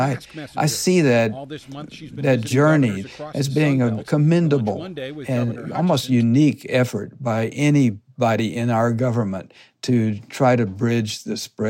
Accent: Texas, United States; which I can testify as a Texan is a rare act of clemency.

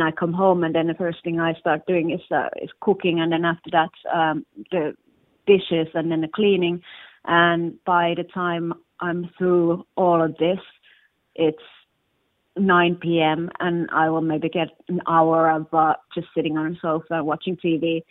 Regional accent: Finland; now in London, United Kingdom; I'm originally from Finland. Now I live in Hackney in London. I live with my fiancé and I am 37 years old.

